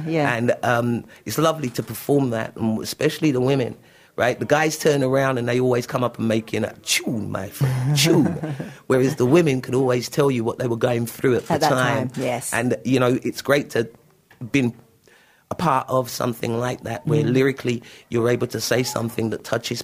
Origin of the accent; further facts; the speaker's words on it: London, United Kingdom; I came from South London. I lived in Clapham South, but round the corner from Brixton.